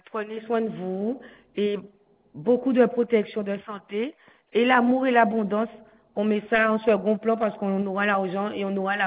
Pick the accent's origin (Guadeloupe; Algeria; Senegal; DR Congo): Guadeloupe; Baie-Mahault; Moi, je suis de Bémao